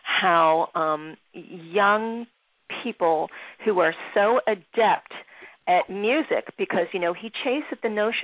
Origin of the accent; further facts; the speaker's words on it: Philadelphia, Pennsylvania, United States; And I know about Grace Kelly because I'm from Philadelphia.